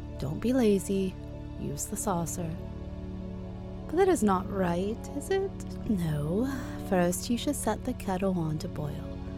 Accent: United States; Maybe it's because, I don't know, I'm American.

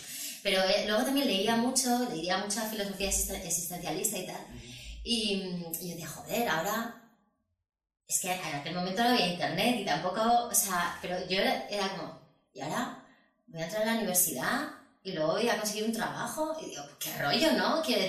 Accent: Spain; born there; mis padres son marroquíes, bueno, yo también me considero marroquí, aunque nací en España, siento que, bueno, son unas raíces pues muy fuertes, ¿no? Y entonces tengo mucha familia repartida por Europa

